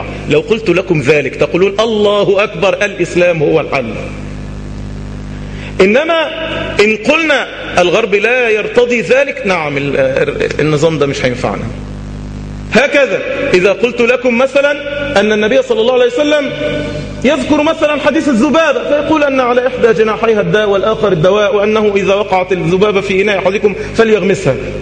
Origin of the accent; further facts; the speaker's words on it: Egypt; اللهم اجعل بلادنا مصر بلد أمن وأمان